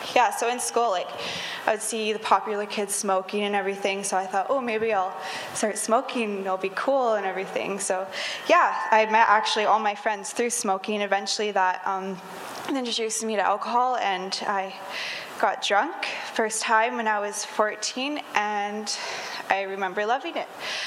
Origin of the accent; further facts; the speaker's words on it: Kelowna, British Columbia, Canada; I am 20 years old and born and raised in Kelowna. I grew up in a Christian home.